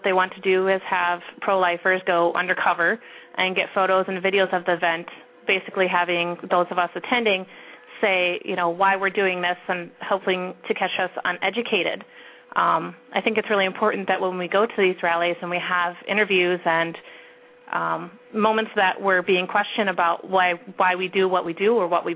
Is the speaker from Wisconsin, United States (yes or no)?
yes; Janesville, Wisconsin, United States; Hi, everyone. I'm from Janesville.